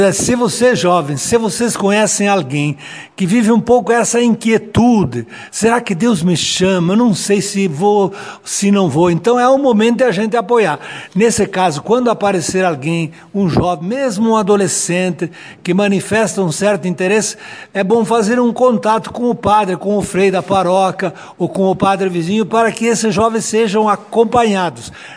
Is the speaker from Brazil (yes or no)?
no; Italy; Portuguese is a second language; Como um italiano como eu, que praticamente sou italiano, né?